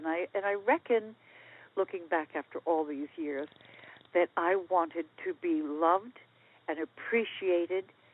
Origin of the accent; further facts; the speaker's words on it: United States; Now, so I was raised in the United States, and success in the United States was to be successful earning money, basically.